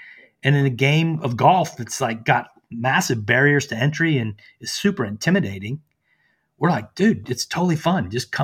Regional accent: the South, United States; because I'm from the South, I just thought, oh, he didn't hear me.

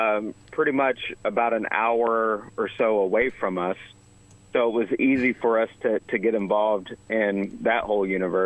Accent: Georgia, United States; So, I was born and mostly raised here in Georgia.

